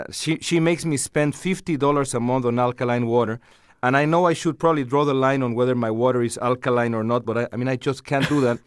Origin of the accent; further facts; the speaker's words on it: Mexico; When I was growing up in Mexico, we didn't have American chocolates